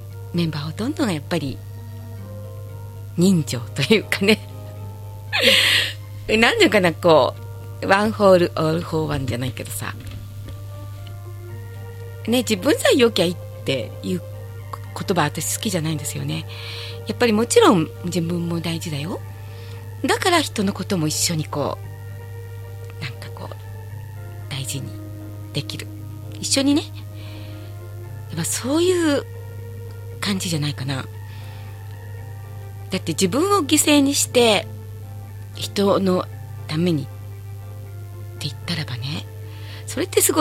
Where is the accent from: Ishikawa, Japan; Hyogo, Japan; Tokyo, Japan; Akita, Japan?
Tokyo, Japan; 私なんかはほら下町に生まれてね、下町に育って